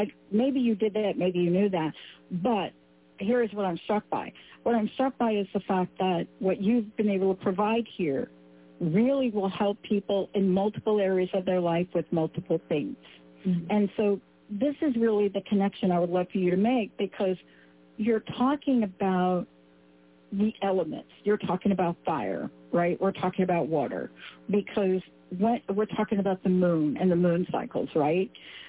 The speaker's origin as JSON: {"language": "English", "town": "New York City", "region": "New York", "country": "United States", "tie": "born or raised there", "said": "even growing up in the Bronx?"}